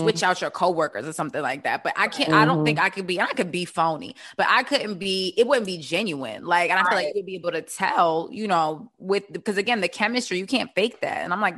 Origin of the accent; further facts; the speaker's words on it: Baltimore, Maryland, United States; we're from Baltimore, over West.